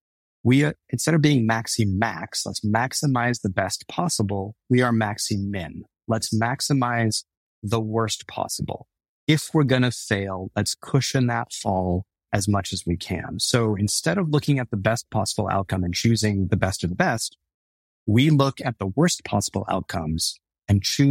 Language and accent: English; Texas, United States; Yes, we grew up brown in Texas. Yes, we dealt with racism.